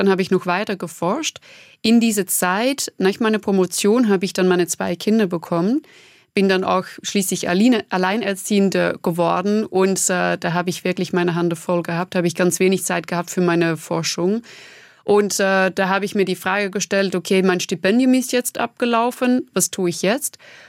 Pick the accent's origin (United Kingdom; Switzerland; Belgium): Belgium; Flanders; accent: Flemish; first language Flemish; German is a second language; now in Germany; Vor allem, also zuerst Flämisch ist meine Muttersprache. Das ist auch ein Dialekt, was ich spreche. Da bin ich auch wirklich sehr stolz drauf.